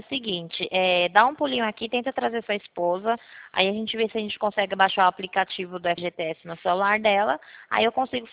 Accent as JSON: {"language": "Portuguese", "town": "Rio Claro", "region": "São Paulo", "country": "Brazil", "said": "eu sou aqui do Rio Claro mesmo."}